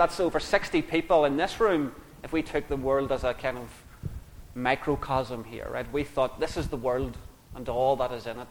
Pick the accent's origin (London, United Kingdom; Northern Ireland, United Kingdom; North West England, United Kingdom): Northern Ireland, United Kingdom; Lurgan; And maybe you can detect from my accent that I'm not from round these parts. I'm from a place called Lurgan, which is very, very close to Belfast in Northern Ireland.